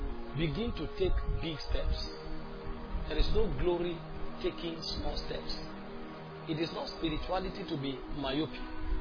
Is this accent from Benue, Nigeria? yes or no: yes; Benue, Nigeria; Is it because they love me? Is it because I'm from Benue? No.